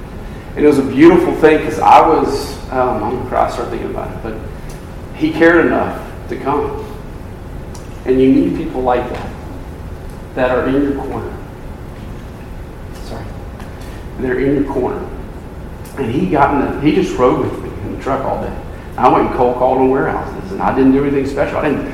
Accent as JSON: {"language": "English", "region": "Louisiana", "country": "United States", "said": "I'm from Louisiana."}